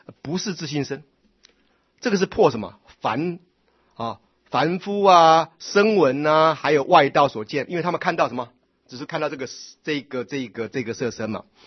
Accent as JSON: {"language": "Chinese", "country": "Taiwan", "said": "你那是一堆三波身体，我们台湾人叫做三波身体"}